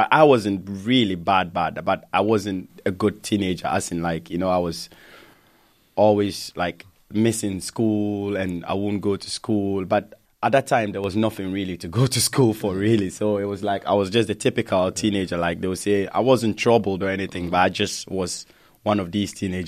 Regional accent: Ghana; moved away as an adult; now in England; I grew up in Ghana, and I spent most of my teenage years in Ghana. So I only came to England to do my master's

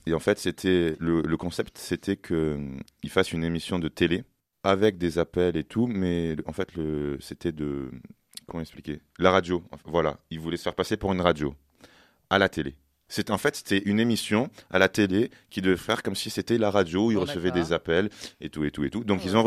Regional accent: Marseille, Provence-Alpes-Côte d'Azur, France; j'aime bien Marseille, genre je suis marseillais

